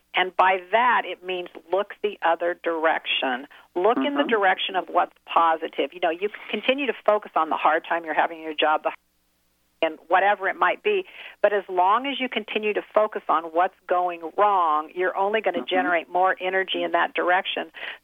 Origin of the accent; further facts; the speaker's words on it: Midwest, United States; You know, I'm from the Midwest, so I do a lot of stories from the Midwest.